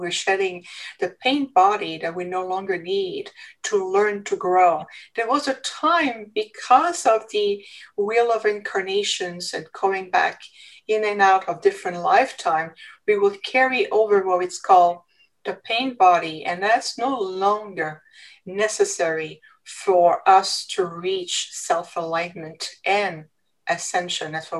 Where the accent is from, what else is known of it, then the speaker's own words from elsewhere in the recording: Canada; my story began when I was just a little girl growing up in Canada.